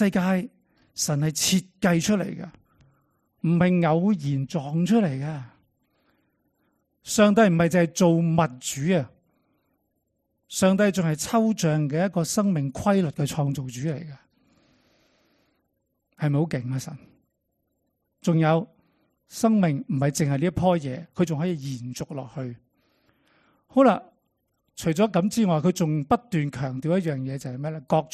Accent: China; 我们中国人都很多

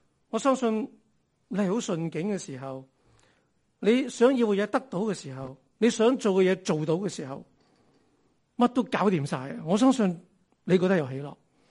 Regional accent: Hong Kong; 相信大家都很感受到我们香港人所过的日子是很不容易。

